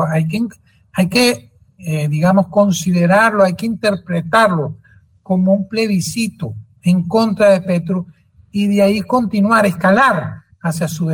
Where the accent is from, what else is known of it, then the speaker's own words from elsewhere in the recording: Venezuela; Yo como venezolano veo que está pasando exactamente lo mismo en Colombia